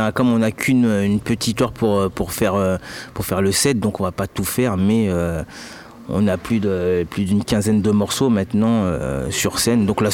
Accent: French Antilles, France; créole et français, vu que je viens des Antilles, donc une petite pensée à ma petite Guadeloupe et Martinique.

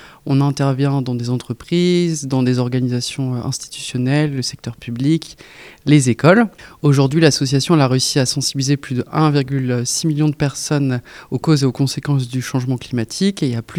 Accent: Angers, Pays de la Loire, France; j'ai 28 ans, je suis originaire d'Angers.

